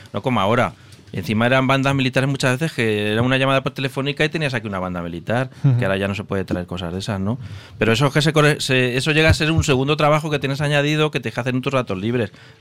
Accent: Cuenca, Castilla-La Mancha, Spain; Y además nosotros es que somos de Cuenca

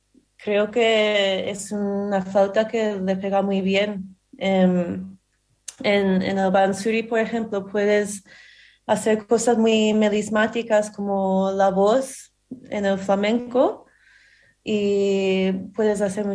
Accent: Vancouver, British Columbia, Canada; Y en Vancouver, donde yo soy de Vancouver, Canadá, solo hay escuelas de baile.

